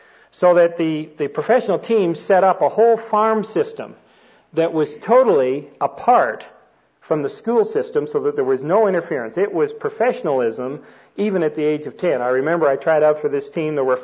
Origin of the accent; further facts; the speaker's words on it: Toronto, Ontario, Canada; I was born and raised in Canada. In fact, I'm still a Canadian citizen, so is my wife. We grew up in the city of Toronto, which is a city of about 2.5 million people.